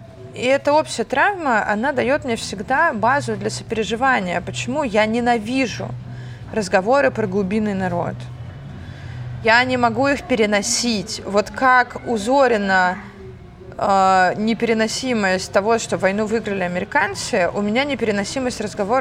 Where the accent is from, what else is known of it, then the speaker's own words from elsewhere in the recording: Russia; Но я, конечно, идентифицирую себя как русская, потому что я родилась и выросла в России и только недавно начала общаться с армянской частью своей семьи.